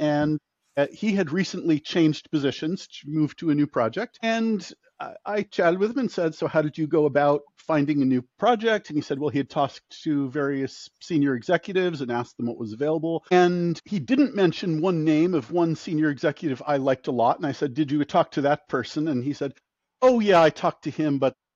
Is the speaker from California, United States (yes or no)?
yes; California, United States; I'm mostly from California. I've been in California since I was high school.